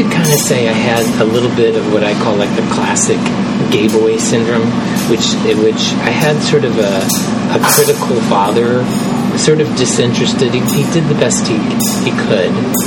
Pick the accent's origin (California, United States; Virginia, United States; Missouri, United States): California, United States; Yeah, I was born not far from here, just in the North Bay, just a few miles, and was born